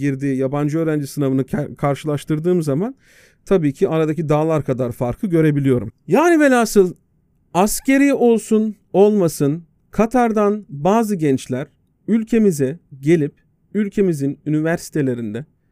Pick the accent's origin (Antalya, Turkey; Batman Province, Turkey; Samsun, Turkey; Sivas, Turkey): Antalya, Turkey; Nitekim ben Antalyalı bir insan olarak